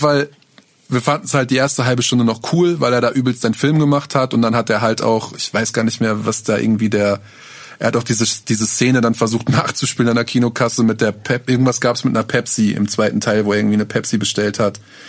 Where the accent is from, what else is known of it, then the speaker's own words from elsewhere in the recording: Minden, North Rhine-Westphalia, Germany; Ey, ich muss so oft, jedes Mal, wo kommst du her? Minden, da wo Dark gedreht wurde.